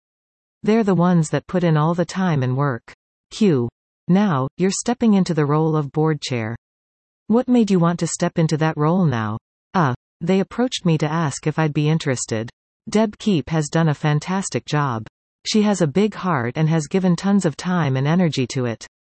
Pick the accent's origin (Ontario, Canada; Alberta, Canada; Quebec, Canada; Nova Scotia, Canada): Ontario, Canada; Kitchener; now in Collingwood, Canada; I've lived here for about 20 years. Q. Where did you grow up? I grew up in Kitchener, Waterloo.